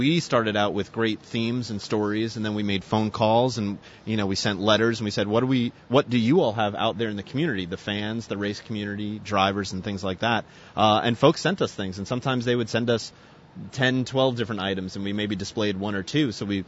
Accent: New York, United States; I grew up on Long Island, which now that I've worked here, I know that we have a great history of tracks, Islip, Riverhead, things like that.

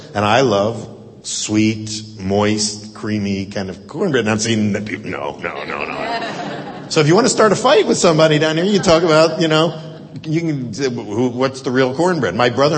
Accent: Philadelphia, Pennsylvania, United States; also born or lived in Boston; I'm from Philadelphia, from the Northeast area, North Central and Northeast. I lived in Boston for a long time.

